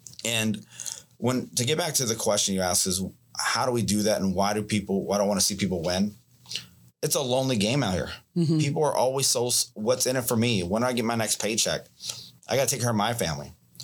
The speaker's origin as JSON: {"language": "English", "country": "United States", "tie": "born there", "said": "As I was born here in America, I realized my dad came to this country with a third grade education."}